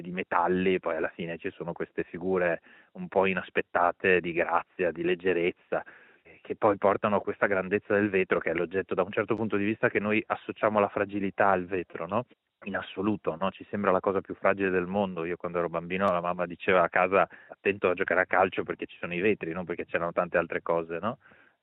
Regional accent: Venice, Veneto, Italy; da veneziano conosco Murano forse un po' meglio di chi sta fuori Venezia.

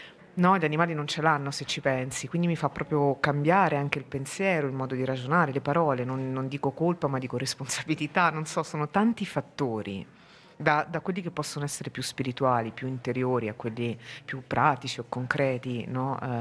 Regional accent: Sansepolcro, Tuscany, Italy; Sansepolcro, il mio paese. Quindi sono le mie radici, no? Cioè in qualche modo è ciò che conosco, ciò appunto radice, come sono cresciuta e tutto.

